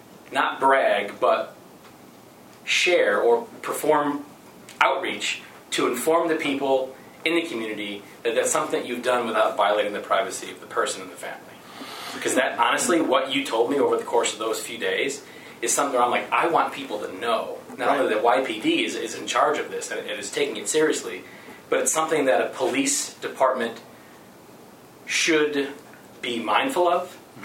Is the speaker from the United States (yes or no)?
yes; Aurora, United States; growing up in Aurora and being the token white guy in a large group of friends